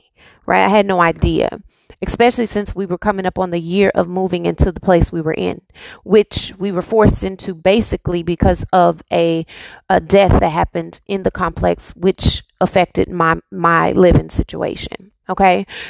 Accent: Dallas, Texas, United States; I had never heard of city, and I'm from Texas. I'm born and raised in Dallas and I never heard of this city.

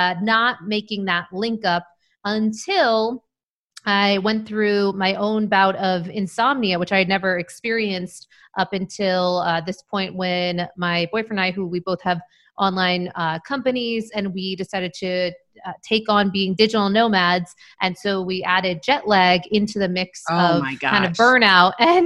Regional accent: Maine, United States; also born or lived in Syracuse / Las Vegas / New York; And, but was originally from Maine and went to school in Syracuse. So kind of, newer to the West Coast and loving it

